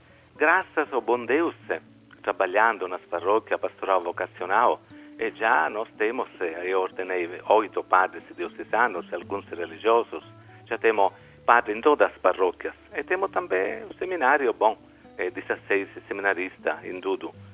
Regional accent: Sicily, Italy; Eu sou da Sicília, aqui na Itália, 2 vezes a Sicília, onde tem 18 dioceses.

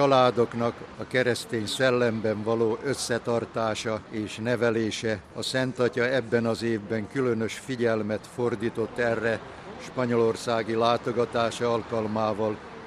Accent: Hungary; moved away as an adult; now in United States; Én magyar vagyok, de az Egyesült Államokban dolgozom, mint pap már 1951 óta.

